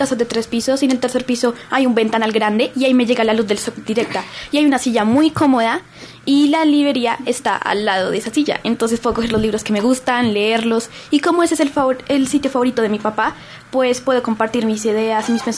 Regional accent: Bogotá, Colombia; De aquí de Bogotá.

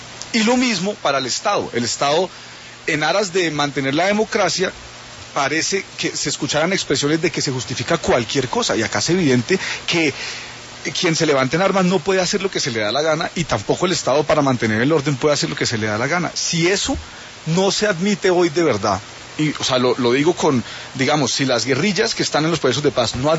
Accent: Colombia; Somos todos los colombianos que llevamos viviendo cuántos años en un conflicto

